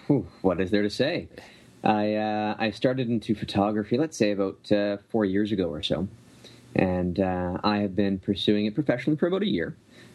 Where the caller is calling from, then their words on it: Barrie, Ontario, Canada; Barrie, Ontario.